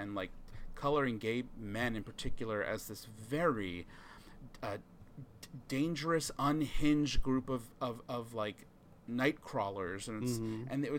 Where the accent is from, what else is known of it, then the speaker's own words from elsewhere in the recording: New York, United States; my parents are from New York, I grew up in Long Island